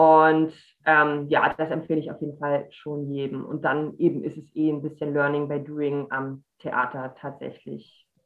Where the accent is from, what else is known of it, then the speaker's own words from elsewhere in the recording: Rostock, Mecklenburg-Vorpommern, Germany; ich komme halt aus Rostock